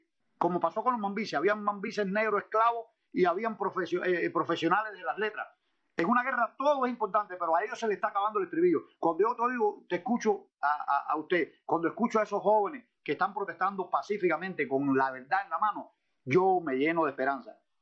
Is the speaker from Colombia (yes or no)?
no; Cuba; yo me siento tan satisfecho como cubano, como patriota